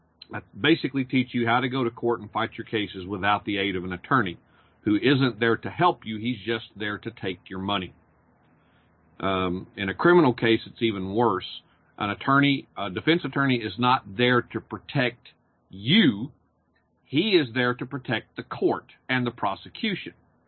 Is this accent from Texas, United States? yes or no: yes; Nacogdoches, Texas, United States; So I ran a computer business also for several years in my hometown of Nacogdoches